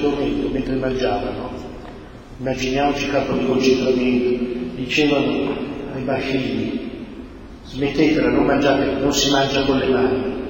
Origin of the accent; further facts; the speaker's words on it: Milan, Lombardy, Italy; born there; la mia famiglia è napoletana, io sono sudista, io sono nato a Milano, sono sudista.